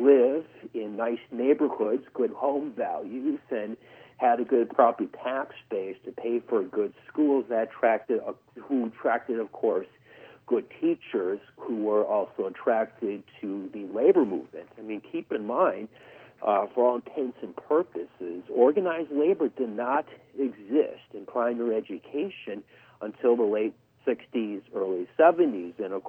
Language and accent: English; Little Chute, Wisconsin, United States; For me, it was growing up on Carolyn Drive in Little Chute, Wisconsin.